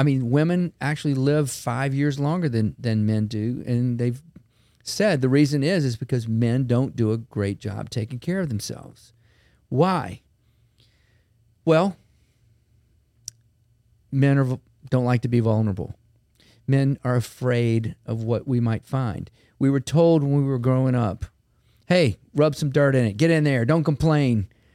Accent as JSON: {"language": "English", "town": "Baton Rouge", "region": "Louisiana", "country": "United States", "tie": "born or raised there", "said": "I grew up in Baton Rouge, been here my whole life, went to Catholic High, went to LSU, LSU Med School in Shreveport, and then I trained at Ochsner in internal medicine and came back home."}